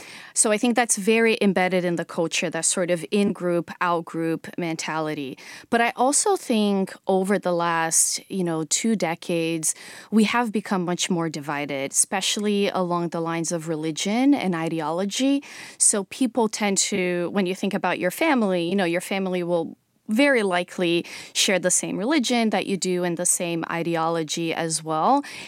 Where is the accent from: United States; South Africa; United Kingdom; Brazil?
Brazil; growing up in Brazil in the 90s